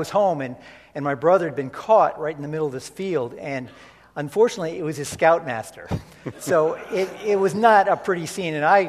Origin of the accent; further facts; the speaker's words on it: Sharon, Connecticut, United States; Okay, I grew up in Sharon, Connecticut, one of six kids, three brothers, two sisters.